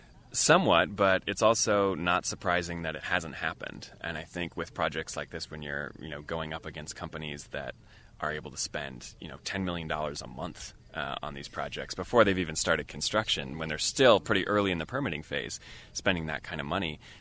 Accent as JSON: {"language": "English", "region": "Colorado", "country": "United States", "tie": "born or raised there", "said": "I grew up in Colorado on the Front Range, and I was involved in some of the work in my community there outside of Boulder"}